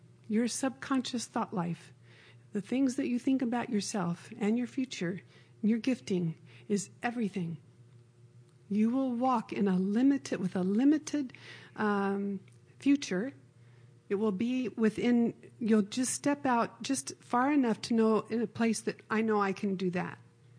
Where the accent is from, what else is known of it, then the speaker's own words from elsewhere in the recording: Arizona, United States; We were in Arizona, and my husband's from the Southwest, and I moved there when I was 7. So I grew up out there in Arizona, and we met out there